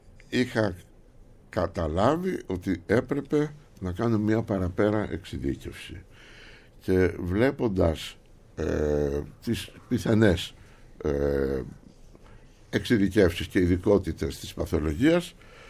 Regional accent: Athens, Attica, Greece; born there; Έχω γεννηθεί στην Αθήνα. Αστική οικογένεια, 4 αδέρφια είμαστε.

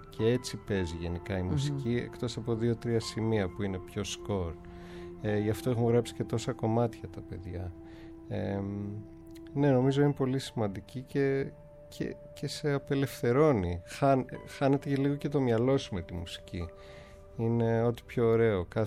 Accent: London, United Kingdom; εγώ μεγάλωσα στο Λονδίνο

